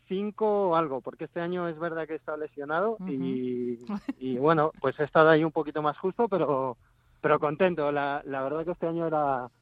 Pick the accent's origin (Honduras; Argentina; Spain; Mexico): Spain; Madrid, Community of Madrid; No soy de Vallecas, soy de Carabanchel.